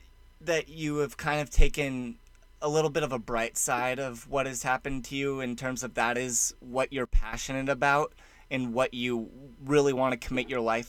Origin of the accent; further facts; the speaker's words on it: California, United States; I like making fun of Texas because I'm from California, but I love Texas.